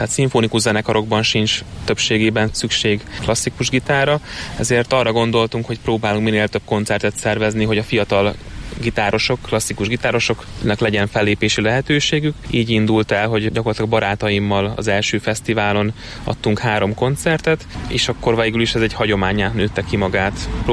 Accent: Eger, Heves, Hungary; now in Tiszakécske, Hungary; Egerből származom, de már a családommal életvitelszerűen Tiszakécskén élünk.

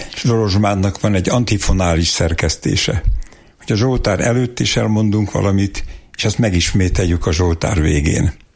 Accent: Pest, Hungary; born there; Hetedikes voltam, AB osztály volt, Tápióshűben születtem

